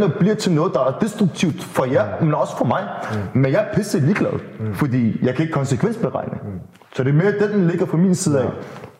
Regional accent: Copenhagen, Capital Region of Denmark, Denmark; born there; vi er i København, ikke? Vi er i København, og jeg var født i Nordvest, så jeg gik på en skole, der hed Bissebjerg Skole, i 7. klasse

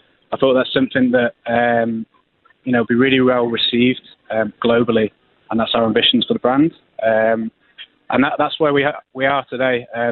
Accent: United Kingdom; To be honest, I'm from Europe, I'm from the UK, and we don't see sugarcane products, a lot of sugarcane gins at all.

